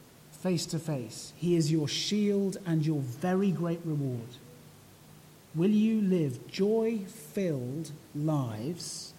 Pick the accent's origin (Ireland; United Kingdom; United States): United Kingdom; You may not be, because we're British, shouting and dancing